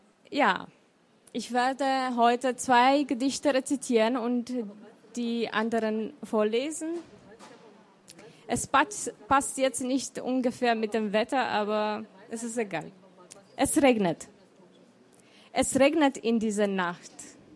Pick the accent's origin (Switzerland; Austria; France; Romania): Romania; first language Romanian; German is a second language; now in Germany; Ich habe früher 3 Bücher in Rumänisch geschrieben, das ist meine Muttersprache. Und ich habe mich getraut, seit 2008 auch in Deutsch zu schreiben. Ich bin hier in Deutschland seit 20 Jahren und ich werde weiterschreiben.